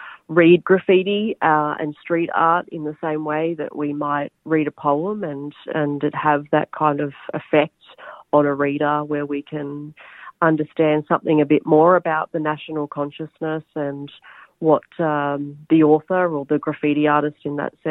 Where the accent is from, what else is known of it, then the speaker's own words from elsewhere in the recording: Albury-Wodonga, Australia; I'm originally from Albury Wodonga.